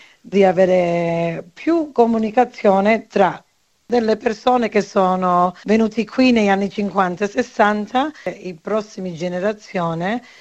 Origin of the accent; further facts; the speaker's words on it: Calabria, Italy; Perché io sono calabrese, sono fiera da dove sono io